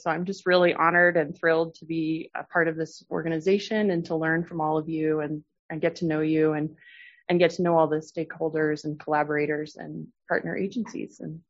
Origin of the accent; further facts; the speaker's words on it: Reno, Nevada, United States; also born or lived in Tennessee / California / Washington, D.C.; I'm from Reno originally. I've lived there most of my life, but I've also lived in Tennessee and Northern California and Washington, D.C. a little bit. I've been back in the Reno area for the last 10 years or so.